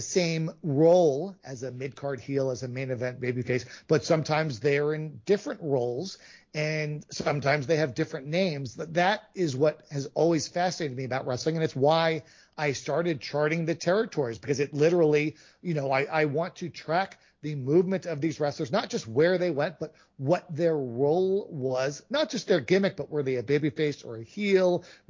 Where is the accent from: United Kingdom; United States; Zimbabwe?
United States; Northeast; When I first got in the 80s, of course, I grew up in the Northeast.